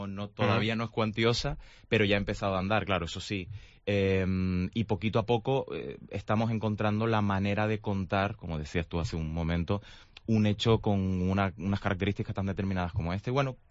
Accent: Santa Cruz de Tenerife, Canary Islands, Spain; yo soy tinerfeño de Santa Cruz

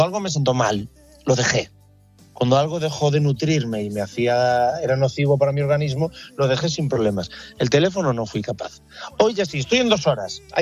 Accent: Ferrol, Galicia, Spain; Yo soy del 83, de Ferrol, a mucha honra, y a la gente de mi ciudad o de mi generación no nos dejaban decir que estábamos tristes

